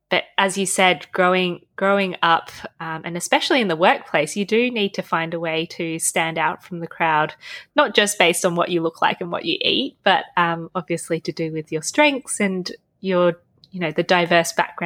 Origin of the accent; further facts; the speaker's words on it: Australia; also born or lived in Hong Kong; So my, I guess, heritage is Chinese. I was born in Hong Kong, but my mum and dad and I moved to Australia when I was just 8 months old. So I guess I was born into a Chinese family and grew up in Australia.